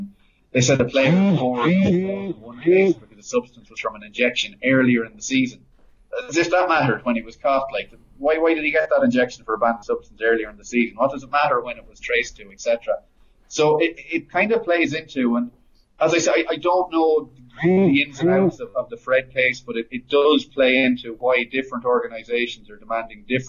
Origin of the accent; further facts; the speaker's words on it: Ireland; And even I'm Irish.